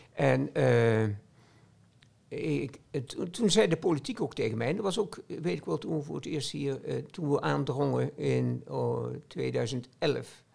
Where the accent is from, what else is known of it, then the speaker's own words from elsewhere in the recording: Nijmegen, Gelderland, Netherlands; En in Nijmegen, waar ik vandaan kwam, had je